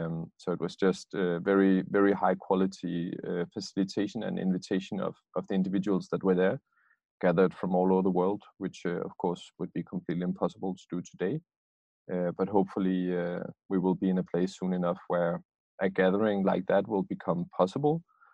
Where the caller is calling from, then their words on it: Copenhagen, Capital Region, Denmark; I am calling directly from BloxHub, which is a sustainability and innovation, urban innovation hub in the heart of Copenhagen.